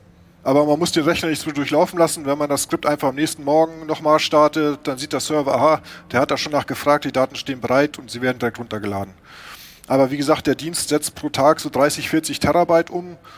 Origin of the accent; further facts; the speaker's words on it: Hanover, Lower Saxony, Germany; ich komme aus Hannover